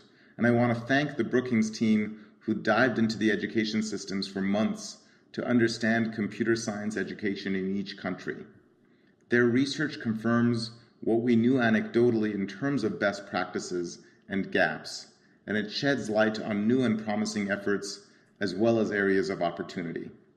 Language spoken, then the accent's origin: English; Tehran, Tehran Province, Iran; English is a second language; now in United States; I grew up in Tehran, Iran during the Iran-Iraq War. And when my family came to the United States as an immigrant, my family was poor. I was learning a new language and a culture.